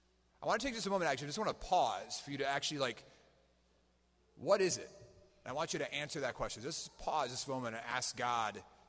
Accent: Waukesha, Wisconsin, United States; also born or lived in Michigan; Many of you know that I was born in Michigan. I lived there for 5 years, and then my family moved to Wisconsin. Some of you might not know, however, that for those 11 years that I lived in Wisconsin, I lived in Waukesha, Wisconsin.

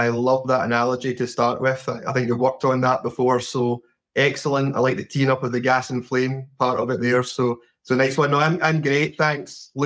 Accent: Scotland, United Kingdom; one based in Scotland in the UK, which is where my accent originates from.

